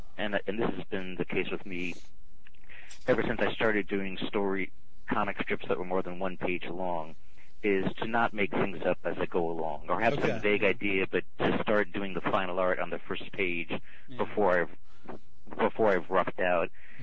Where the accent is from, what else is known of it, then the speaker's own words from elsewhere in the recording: Peekskill, New York, United States; also born or lived in Hoboken; No, I'm from New York. I'm from a town called Peekskill.